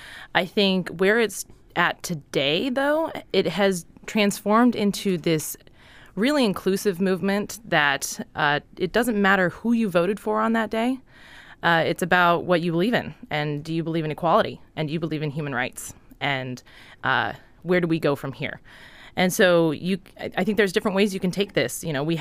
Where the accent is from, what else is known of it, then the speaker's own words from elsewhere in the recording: Salt Lake City, Utah, United States; I'm not originally from Alaska. I'm from Salt Lake City, Utah. So I'm a bit of a transplant, but I've been here for a couple of years now.